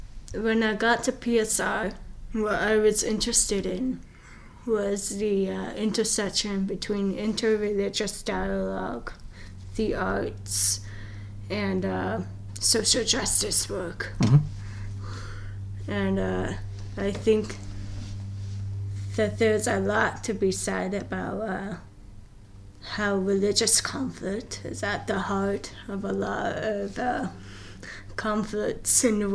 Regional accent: Arizona, United States; also born or lived in New Mexico / Santa Barbara, California; I'm originally from Arizona, and I also have deep ties to New Mexico. But I came to St. Mark's from Santa Barbara, California.

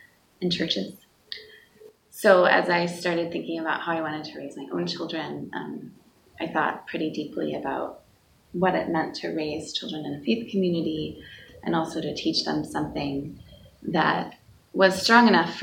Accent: Nashville, Tennessee, United States; Well, I was raised in Nashville, Tennessee, and church was always a part of my life.

